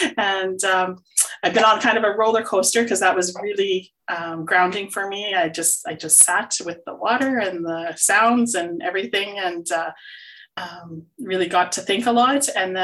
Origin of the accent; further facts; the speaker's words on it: Edmonton, Alberta, Canada; pronouns are she, her, and I'm from Edmonton, Alberta